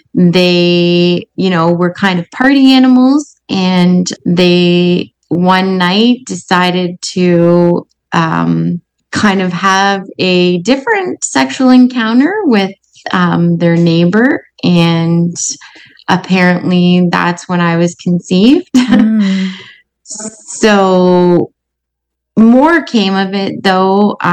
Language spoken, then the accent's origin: English; Erin, Ontario, Canada; I am 40 and I am from Erin, Ontario, Canada.